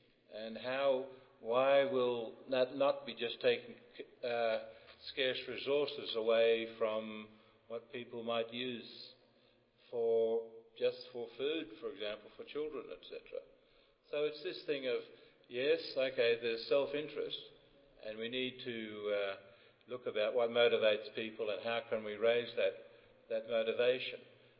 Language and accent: English; Seattle, Washington, United States; I come from Seattle